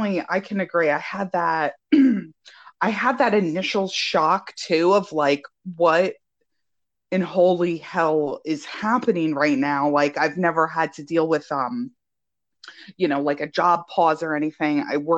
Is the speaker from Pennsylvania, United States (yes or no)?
no; New Jersey, United States; I call it Ostara because, you know, I'm from Jersey.